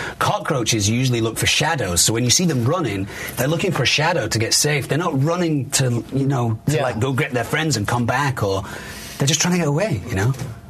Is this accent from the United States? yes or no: no; Manchester, North West England, United Kingdom; I'm from Manchester